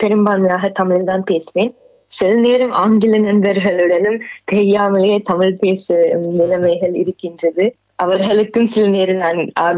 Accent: Australia; நான் ஆஸ்திரேலியாவிலே பிறந்து வளர்ந்து தமிழ் பாடசாலை முன் பள்ளியில் இருந்தே தொடங்கினேன்.

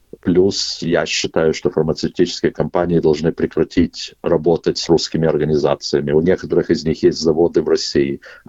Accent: Kyiv, Ukraine; born there; moved away; я родился в Киеве для начала. Я не украинец, но я родился в Киеве. Мы уехали, когда еще был Советский Союз.

